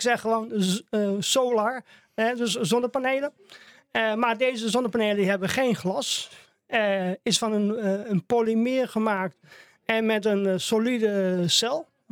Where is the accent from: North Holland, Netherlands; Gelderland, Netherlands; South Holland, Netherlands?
Gelderland, Netherlands; Laren; also born or lived in Canada; Ik ben eigenlijk geboren in Laren, Gelderland. Mm-hmm. Dat is mijn hometown, zeg maar.